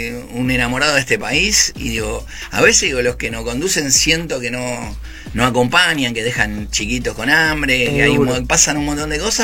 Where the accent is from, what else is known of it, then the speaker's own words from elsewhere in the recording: Mataderos, Buenos Aires, Argentina; Yo soy de Mataderos. Y mirá, para mí, yo me crié en la... Ustedes son jóvenes, por suerte, pero yo me crié en una calle de tierra, digamos. Al lado de mi casa había un tambo y salía un carro de leche con las vacas.